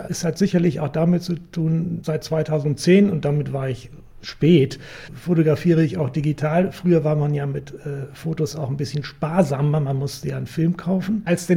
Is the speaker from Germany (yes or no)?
yes; Hanover, Lower Saxony, Germany; Ich bin ein gebürtiger Hannoveraner, in der Innenstadt groß geworden und seit 50 Jahren an verschiedenen Orten in der List wohnend.